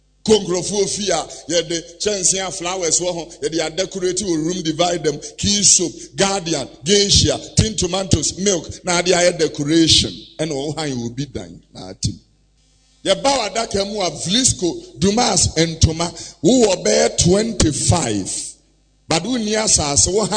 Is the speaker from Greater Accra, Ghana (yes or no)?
yes; Abeka, Greater Accra, Ghana; also born or lived in Tesano; I have been a Muslim because I was born here in Tesano and we grew up in Abeka.